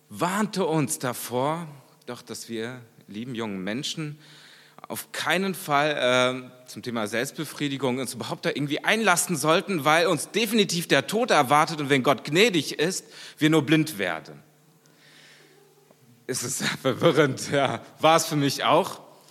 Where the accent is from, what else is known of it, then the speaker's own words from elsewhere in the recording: North Rhine-Westphalia, Germany; also born or lived in Kyrgyzstan; wir sind dann mit meiner Familie hierher gekommen als Heimkehrer und nach Deutschland. Dann bin ich in Nordrhein-Westfalen groß geworden.